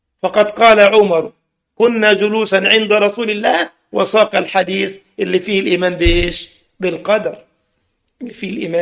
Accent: Egypt; كنا بنقوم قديما على كفالة الأيتام وكذا في الجمعية الشرعية عندنا في مصر

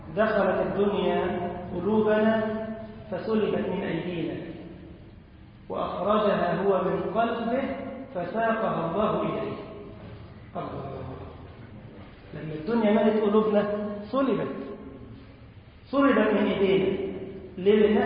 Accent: Egypt; والله انا مصري يا عم الحاج

